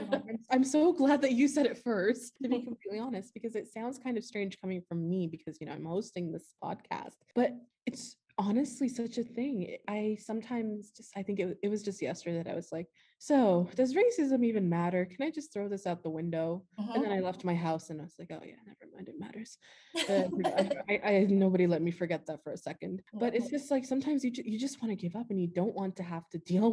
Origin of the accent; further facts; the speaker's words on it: Canada; because if I say that I'm Canadian, I'm ignoring a whole other aspect of me